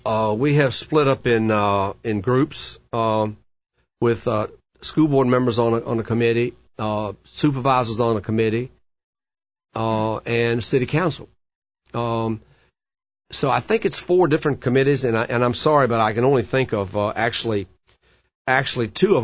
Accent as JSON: {"language": "English", "town": "Charlottesville", "region": "Virginia", "country": "United States", "tie": "born or raised there", "said": "I was born and raised here in Charlottesville, in the city. And I've lived in this area all of my life."}